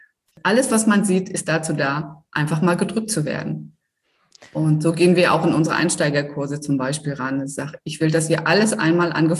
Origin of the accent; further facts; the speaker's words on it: Rostock, Mecklenburg-Vorpommern, Germany; Ich bin ja, so wie du, komme ich ja aus Rostock. Also direkt aus Rostock.